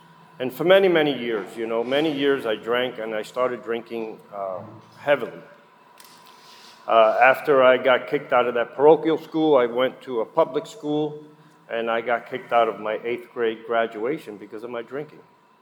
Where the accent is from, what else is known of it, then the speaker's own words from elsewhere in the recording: Union City, New Jersey, United States; also born or lived in Puerto Rico; I was born in the Caribbean, in a little island called Puerto Rico. And I was raised in the Garden State of New Jersey.